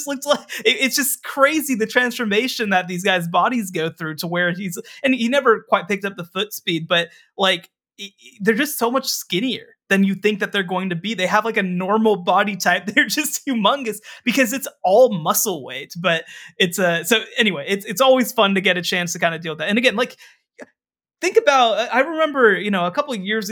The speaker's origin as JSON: {"language": "English", "town": "Coppell", "region": "Texas", "country": "United States", "tie": "born or raised there", "said": "I remember actually there was a lineman from my hometown of Coppell a couple years younger than me."}